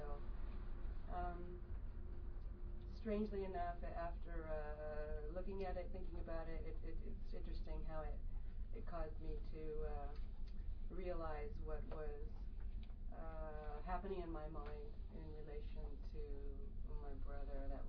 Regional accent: Piedmont, Oklahoma, United States; The water I first visited was a pond out front of the house where I grew up in Piedmont, Oklahoma.

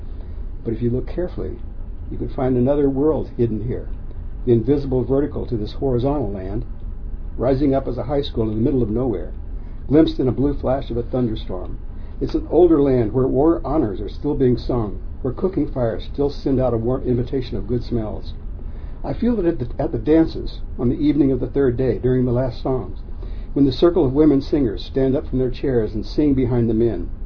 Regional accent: Hominy, Oklahoma, United States; I'm from Hominy, Oklahoma

